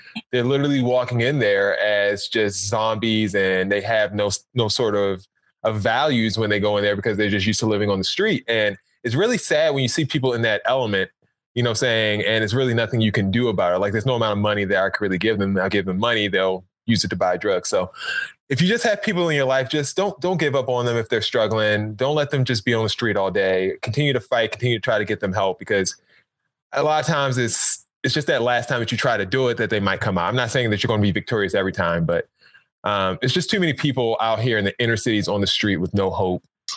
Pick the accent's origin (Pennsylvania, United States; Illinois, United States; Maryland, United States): Maryland, United States; Baltimore; My seat's going to go to, it's going to sound bad, but my hometown, Baltimore. You guys got to do better.